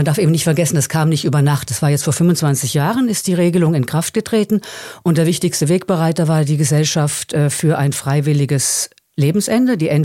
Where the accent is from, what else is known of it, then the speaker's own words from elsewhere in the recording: Southern Germany, Germany; now in Netherlands; Ich komme aus Süddeutschland, vom Bodensee, also am anderen Ende vom Rhein, sag ich immer.